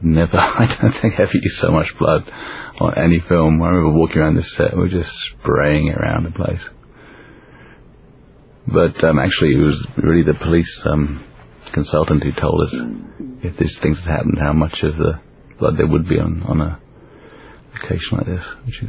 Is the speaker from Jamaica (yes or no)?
yes; Jamaica; also born or lived in London, England; they certainly had been in London, which is where I'm from. In fact, I was born and brought up in Jamaica.